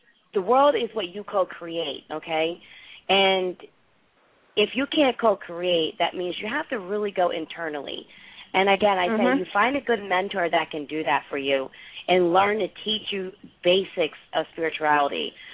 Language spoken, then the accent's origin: English; Philadelphia, Pennsylvania, United States; I'm from Philadelphia, okay? I know what our environment is up there. I don't like going home.